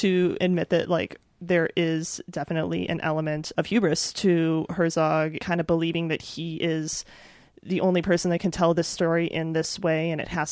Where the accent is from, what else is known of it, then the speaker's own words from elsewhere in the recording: Midwest, United States; But, I'm from the Midwest. I know what crops look like, Fawcett.